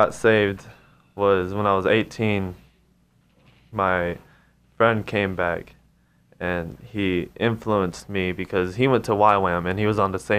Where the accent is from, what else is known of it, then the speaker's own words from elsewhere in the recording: Reno, Nevada, United States; born there; I was born in Reno, Sparks area, 1996, and I was lost the day I was born. But I was raised by my grandparents in a Christian family.